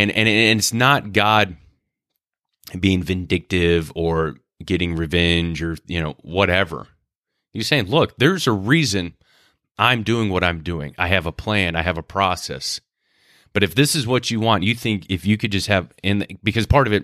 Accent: United States; which I'm American, so I don't know what a meter is.

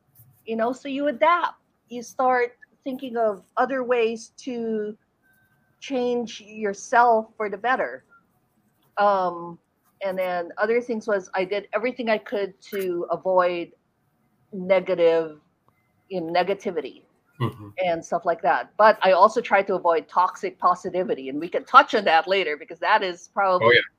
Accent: Philippines; It's almost like we have in, I'm Filipino. So it's in the culture, we have this attitude that's called bahala na, which means God wills it.

